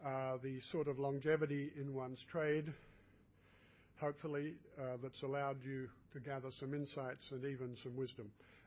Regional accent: Melbourne, Victoria, Australia; moved away; this late afternoon in my hometown of Melbourne, from which I've been removed for too many years.

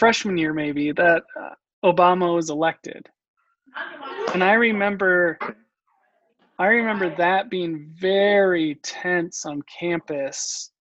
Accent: Iowa, United States; Because as a white boy growing up in Northwest Iowa on a farm

